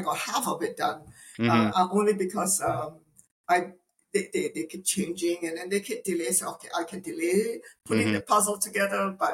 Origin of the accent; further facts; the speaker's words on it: Malaysia; maybe it's because I came from Malaysia. I don't know why we bargain for everything.